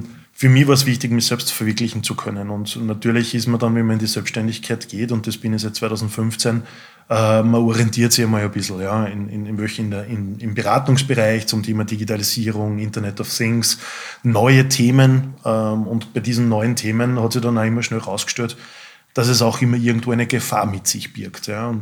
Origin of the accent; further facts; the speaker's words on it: Linz, Upper Austria, Austria; Ich selber bin 43, bin gebürtiges Stallstadtkind aus Linz, bin Vater von 3 Kindern